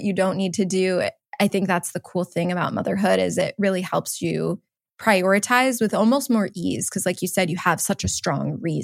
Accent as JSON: {"language": "English", "town": "Cleveland", "region": "Ohio", "country": "United States", "tie": "born or raised there", "said": "We're both from Cleveland, Ohio. He grew up on the west side. I grew up in the east side, went to school around here"}